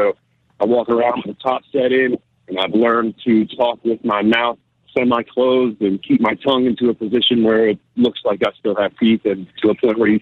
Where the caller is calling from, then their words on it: Bayonne, New Jersey, United States; I'm in Jersey, man. I'm on top of the warehouse in Bayonne right now.